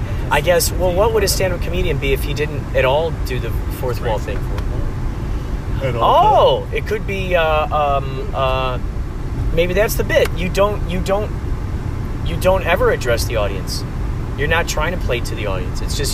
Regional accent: Carol Stream, Illinois, United States; now in Los Angeles, United States; Normally from Chicagoland area, Carroll Stream.

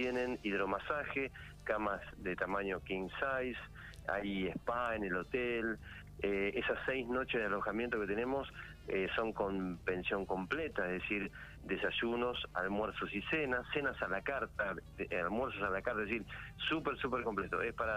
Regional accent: Bahía Blanca, Buenos Aires Province, Argentina; Pues yo soy de Bahía Blanca

